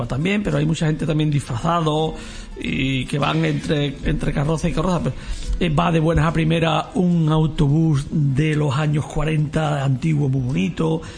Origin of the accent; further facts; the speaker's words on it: Lebrija, Andalusia, Spain; lo ideal es coger la cabalgata de mi pueblo, de Lebrija